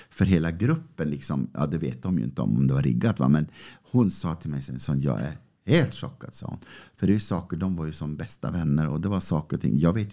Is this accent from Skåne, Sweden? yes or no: no; Norrbotten County, Sweden; jag är fortfarande tjurskallig norrbottning.